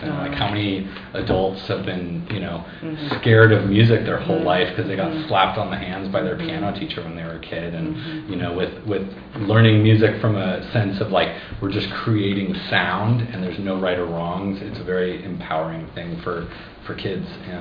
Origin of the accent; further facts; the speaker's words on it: Ashland, United States; And I was born and raised in Ashland.